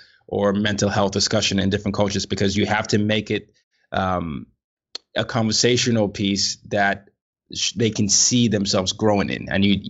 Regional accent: Nigeria; I was initially told that therapists were only for Americans, you know, or people in the West, and I'm Nigerian.

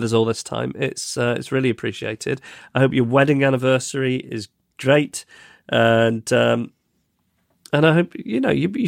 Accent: Beaumaris, Wales, United Kingdom; now in Hong Kong; I will have been in Hong Kong for 20 years, which is bittersweet, as I've been out of my hometown of, I don't know how to say this, it's on Anglesey, it looks like Beaumarie.

